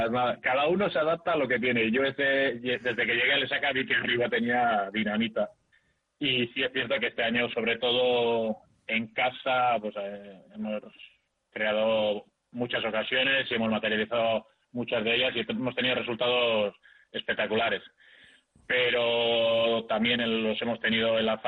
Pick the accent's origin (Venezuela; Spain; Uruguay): Spain; Oiartzun, Basque Country; Yo soy de Oiartzun, guipuzcoano, claro.